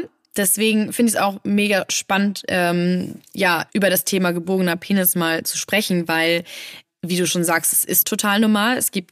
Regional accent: Bavaria, Germany; Als Bayerin muss man natürlich auch die Weißwurst-Postkarten verschicken.

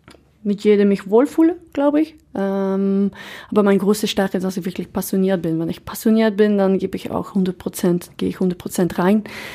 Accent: Lichtervelde, West Flanders, Belgium; Ich bin aufgewachsen in Belgien, in Lichterwalde, Torhout, wo ich jetzt auch wieder wohne.

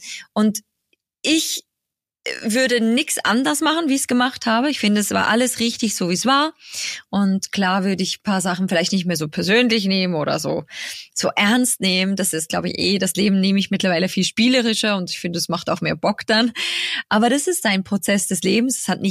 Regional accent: Switzerland; Das ist schon so meine Schweiz, meine Heimat

